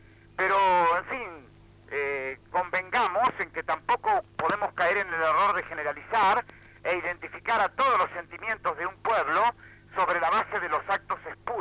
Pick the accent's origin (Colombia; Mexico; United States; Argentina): Argentina; He estado en los Estados Unidos, en los estados sureños, hace ya algunos años. Y le advierto que como argentino he sentido una reacción epidérmica